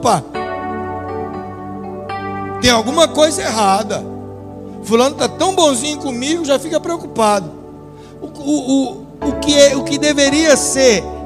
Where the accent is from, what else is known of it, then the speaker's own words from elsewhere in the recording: Rio de Janeiro, Brazil; A gente tinha... carioca tem ranço com paulista, sempre teve, né? Aí o paulista, sabendo que a gente é carioca, às vezes mandava você para o endereço errado.